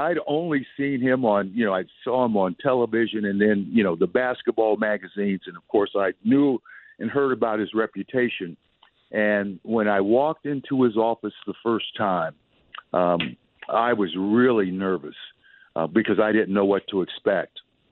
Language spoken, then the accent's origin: English; Denver, Colorado, United States; I was growing up in Denver, Colorado. I was a junior in high school